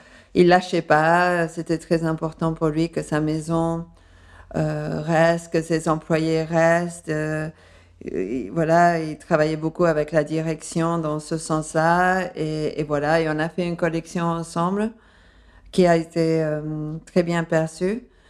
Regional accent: Paris, Île-de-France, France; accent: slightly English; also born or lived in London, United Kingdom; Et à Londres. C'est pour ça que j'ai un accent un peu indéfini, mais avec un léger accent anglais

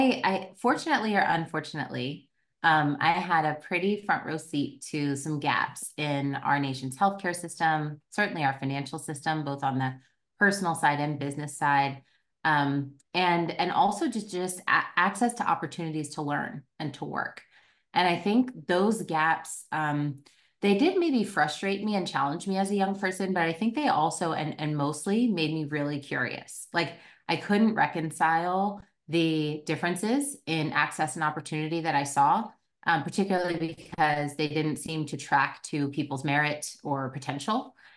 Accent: Philadelphia, Pennsylvania, United States; I'm from an area called West Oak Lane, which is on the north side of Philly. And then the rest of my family is outside of Philly in some of the Delaware County suburbs.

